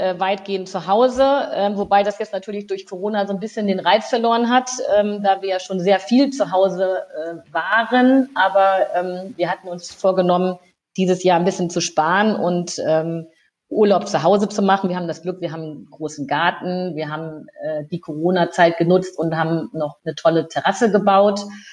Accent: Lower Saxony, Germany; Ich bin ja aus der Lüneburger Heide ins Rheinland gekommen

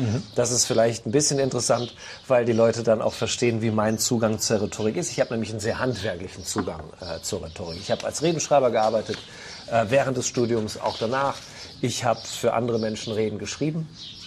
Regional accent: Rhineland-Palatinate, Germany; Also ich komme aus dem Westerwald, ich lebe jetzt in Mittelfranken, ich lebe im ländlichen Raum, ich lebe sehr einfach, ich lebe sehr schlicht

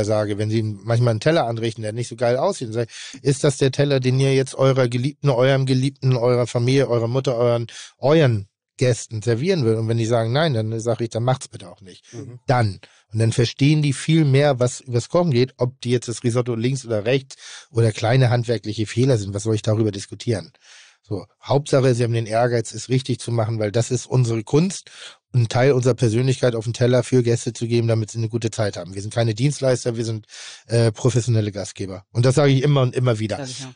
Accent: Pinneberg, Schleswig-Holstein, Germany; Bin dann in Pinneberg groß geworden.

